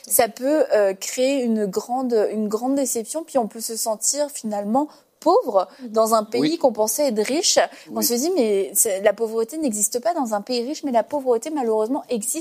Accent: France; now in Canada; on a déménagé de la France au Canada, au Québec.

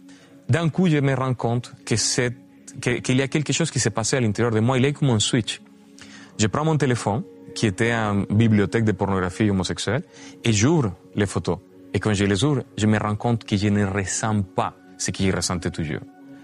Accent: Venezuela; now in Canada; je suis canadien de passeport. Je suis canadien, mais je ne me ressens pas canadien, je me ressens vénézuélien.

